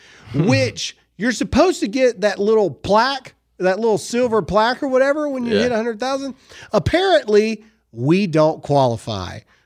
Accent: Mississippi, United States; Tate Reeves out of my home state of Mississippi.

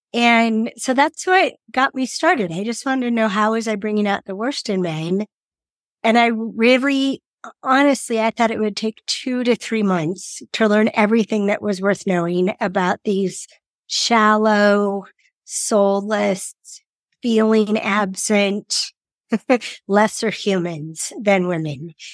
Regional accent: California, United States; moved away as an adult; now in Steamboat Springs, United States; So I'm from California, fifth generation native Californian. Grew up mostly in Southern California. And I moved to Colorado in 2013. And I live in Steamboat Springs, Colorado, which is northwestern Colorado.

